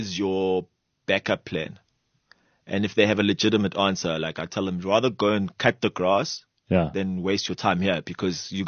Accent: Benoni, Gauteng, South Africa; I grew up in Benoni, right? I went to St. Dunstan's College. I was one of few black kids in St. Dunstan's College

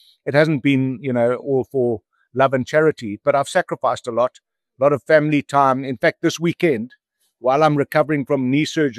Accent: South Africa; I'm a South African

